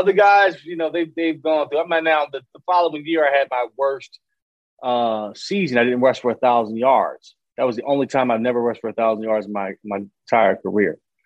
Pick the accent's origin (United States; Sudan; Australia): United States; Philadelphia, Pennsylvania; And I grew up in Philadelphia, right? So I grew up hating Dallas.